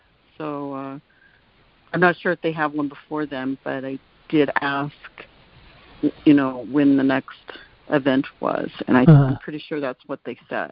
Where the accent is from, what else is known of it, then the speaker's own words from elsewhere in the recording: Kentucky, United States; now in Las Vegas, United States; If I'm from Kentucky, so, it is far from me because I'm in Vegas, but I'm from Kentucky, and so I could see my family and then come down there.